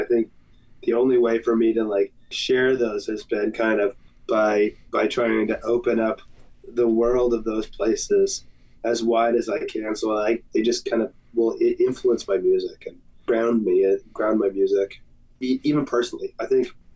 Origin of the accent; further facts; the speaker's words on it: Idaho, United States; another function of growing up in Idaho was that when I was growing up, we had two TV stations